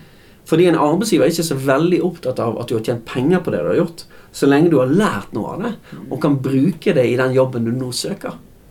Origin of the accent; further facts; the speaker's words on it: Bergen, Vestland, Norway; sånn som jeg som bergenser kan snakke meg bort av og til, snakke mye